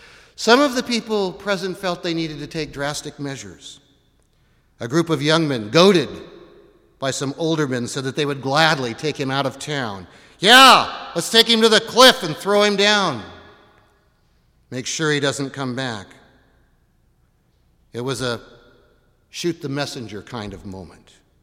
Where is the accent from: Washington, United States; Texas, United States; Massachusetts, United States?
Washington, United States; Seattle; When I was growing up in Seattle, and you'd walk the streets of Seattle